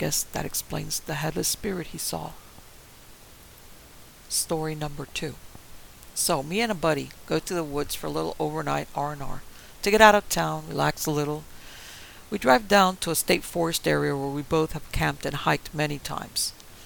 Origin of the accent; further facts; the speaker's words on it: Portland, Oregon, United States; I grew up around Portland, Oregon.